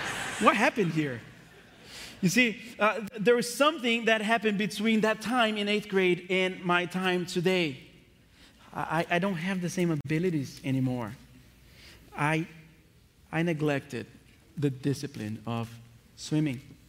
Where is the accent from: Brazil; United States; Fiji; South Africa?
Brazil; moved away; I came across a bag that I had brought over when I immigrated from Brazil, and I found in that little bag medals.